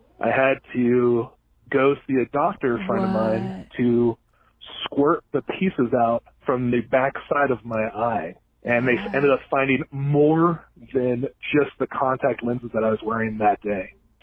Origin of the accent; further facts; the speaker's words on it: Texas, United States; I'm from Texas.